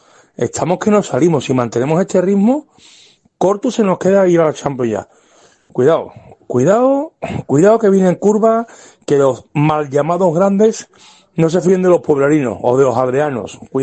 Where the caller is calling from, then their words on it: Seville, Andalusia, Spain; de Sevilla.